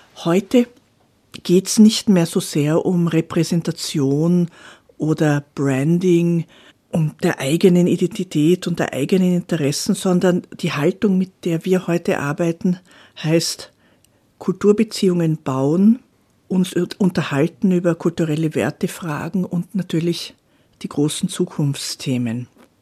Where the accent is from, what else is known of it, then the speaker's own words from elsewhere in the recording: Austria; das wissen wir als Österreicher sehr gut